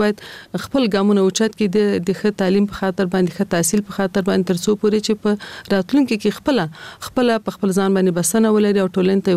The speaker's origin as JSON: {"language": "Pashto", "region": "Kabul", "country": "Afghanistan", "tie": "born or raised there", "said": "په کال 1940 کال کې زه په کابل ښار کې زیږیدلی یم. زیږون مې په کابل کې شوی دی او ژوند مې هم د کابل ښار په 15 ناحیه کې، یعنی د خوشحال مینې منطقه کې ما ژوند کړی دی."}